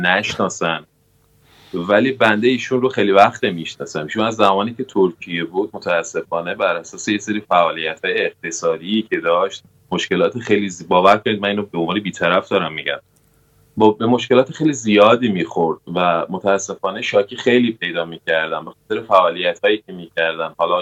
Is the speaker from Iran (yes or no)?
yes; Iran; به عنوان یه ایرانی